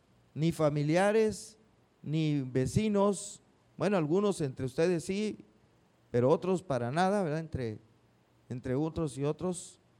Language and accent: Spanish; Tampico, Tamaulipas, Mexico; born there; now in Madero, Mexico; soy de Tampico. Soy de Tampico. Bueno, vivo en Madero, pero nací en Tampico.